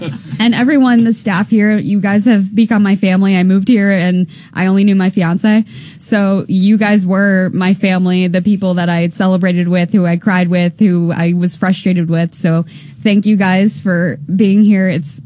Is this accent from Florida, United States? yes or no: yes; Florida, United States; moved away as an adult; now in New York City, United States; I grew up in Florida. I never thought that I would be here. like, I think I was 30 when I came to New York City, and it was always my goal to be here.